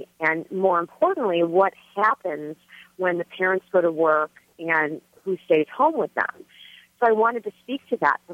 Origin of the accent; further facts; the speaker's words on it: Chicago, Illinois, United States; I grew up in Chicago and in the western suburbs